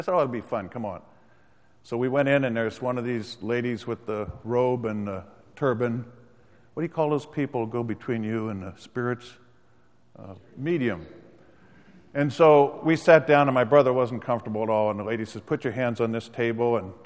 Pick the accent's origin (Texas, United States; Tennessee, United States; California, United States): California, United States; Vallejo; I was born and raised in Vallejo.